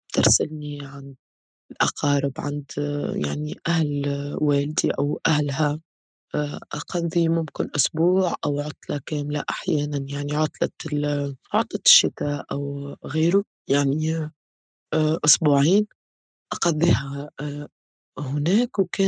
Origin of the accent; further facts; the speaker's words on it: Tunisia; بطبيعة حياتنا يعني كتونسيين في تونس